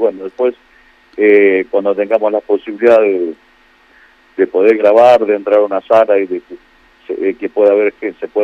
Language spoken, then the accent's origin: Spanish; Litoral, Argentina; somos litoraleños de Santa Fe, Corrientes y de Entre Ríos